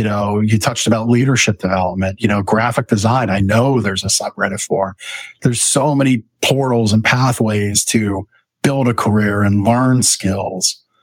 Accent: Reamstown, Pennsylvania, United States; now in Sinking Spring, United States; When I moved here from Canada, I was a Lancaster County kid. So that's my connection. North Lancaster, Reamstown to be exact.

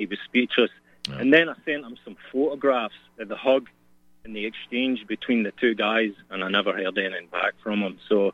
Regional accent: Scotland, United Kingdom; moved away as an adult; now in United States; I came to this country in 1992. I'm from Scotland.

